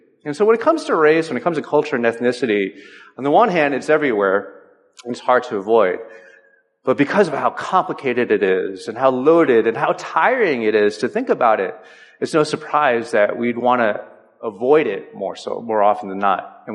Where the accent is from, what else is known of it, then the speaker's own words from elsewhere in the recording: New Jersey, United States; I grew up in New Jersey, and it's not particularly, at least in the area that I grew up, it wasn't particularly diverse.